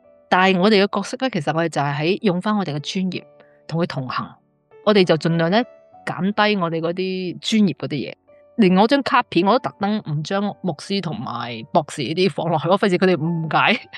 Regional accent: Hong Kong; 到我去长大，香港，喺香港出世长大，15岁嗰年就咁啱就系葛培理牧师最后一年喺香港做布道会。

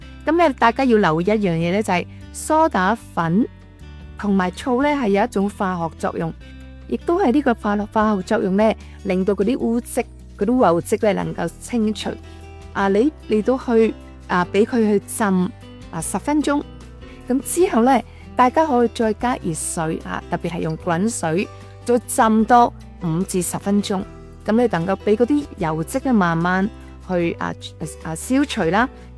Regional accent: China; 我哋中国人嘅烹调嘅方式咧，都会比较多嘅油烟啦

